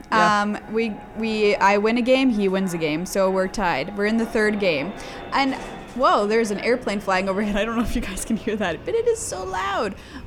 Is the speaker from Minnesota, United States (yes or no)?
yes; Minnesota, United States; And I'm just like, Jesus Christ, because I'm a Minnesotan.